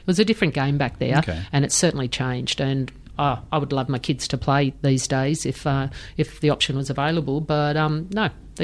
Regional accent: Melbourne, Victoria, Australia; now in Sydney, Australia; Well, I grew up in Melbourne but never played footy down there, and then I moved up to Sydney

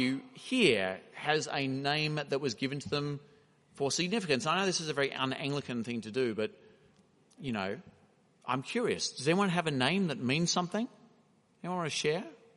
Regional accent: Malaysia; I grew up in Malaysia

